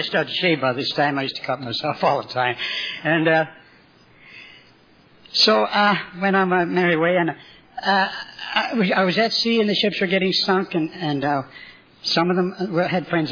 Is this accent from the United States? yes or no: no; Canada; I'm a Canadian